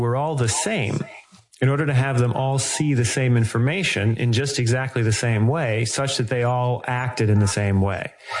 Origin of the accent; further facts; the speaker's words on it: Midwest, United States; I'm from the Midwest, not from California.